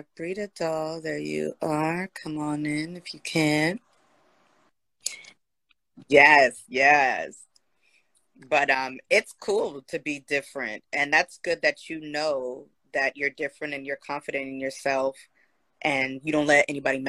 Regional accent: San Jose, California, United States; now in East Bay, United States; I'm originally from San Jose, and when I moved to the East Bay

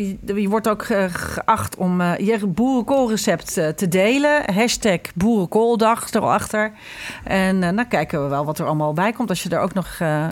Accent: Ireland; now in Netherlands; ik groeide natuurlijk op in Ierland met Halloween.

